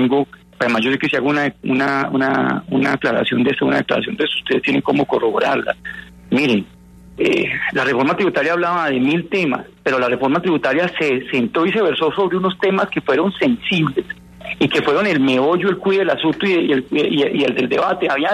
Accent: Colombia; yo los vine a ver por televisión, como cualquier colombiano que los ve ahorita

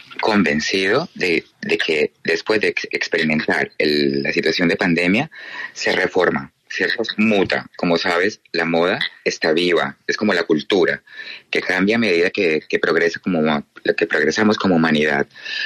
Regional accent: Colombia; now in New York, United States; nuestro equipo con el que estamos somos colombianos aquí en Nueva York.

